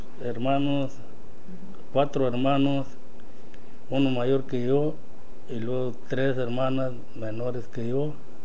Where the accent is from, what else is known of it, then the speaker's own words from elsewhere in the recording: Angamacutiro, Michoacán, Mexico; Bueno, nací en Angamacutiro, es un pueblo chico.